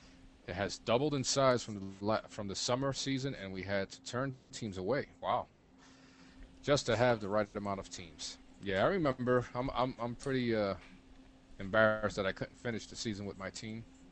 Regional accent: New York City, New York, United States; All right, so, okay, we're growing up in New York City.

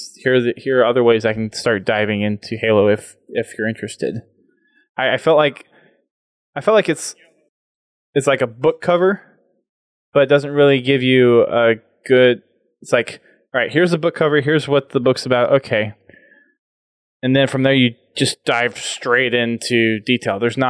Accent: Houston, Texas, United States; So my parents came to the outpost in Houston because I'm from Houston and they used to live in Houston.

